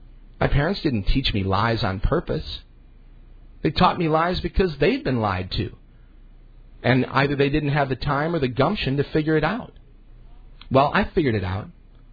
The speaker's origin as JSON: {"language": "English", "country": "United States", "said": "you know, I'm an American, all right, and I work for the government too."}